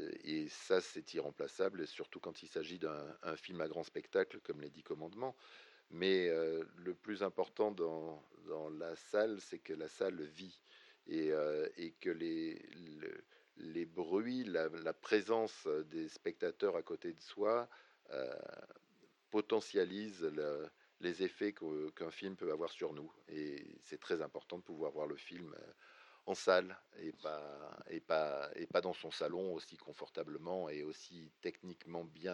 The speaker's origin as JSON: {"language": "French", "town": "Marseille", "region": "Provence-Alpes-Côte d'Azur", "country": "France", "said": "Moi, je viens de Marseille, mais c'est pas moi qui ai choisi."}